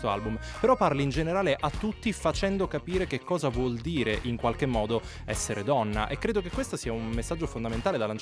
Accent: Palermo, Sicily, Italy; e noi in quanto siciliani, in quanto palermitani

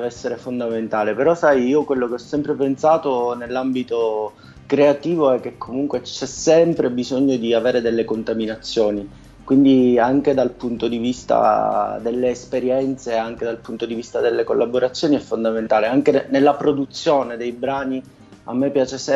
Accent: Caltanissetta, Sicily, Italy; dell'entroterra sicolo, assolutamente nissenico.

